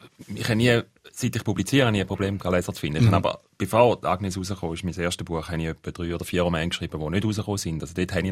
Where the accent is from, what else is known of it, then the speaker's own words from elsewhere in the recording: Switzerland; now in Germany; In Deutschland hat man als Schweizer immer so einen gewissen Bonus.